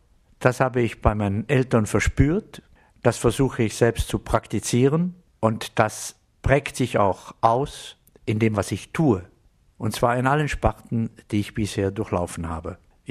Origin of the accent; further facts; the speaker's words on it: Switzerland; wenn ich hier meine Heimatstadt betrachte, mit ihrem kulturellen Erbe seit mehr als 1000 Jahren